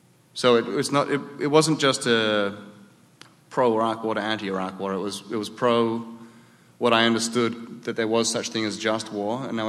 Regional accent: Australia; moved away; the stuff that I grew up on back in Australia.

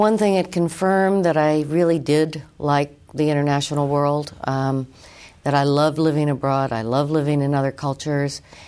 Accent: California, United States; also born or lived in Missouri; Well, I was born in the Midwest. I'm born in Missouri, but I was raised in California. I came here when I was 18 months old, so I'm a Californian in my heart.

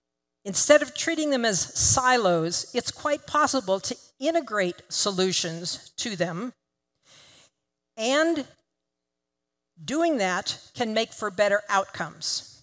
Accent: Colorado, United States; Despite growing up in Colorado, I fell in love with the ocean and became a marine ecologist

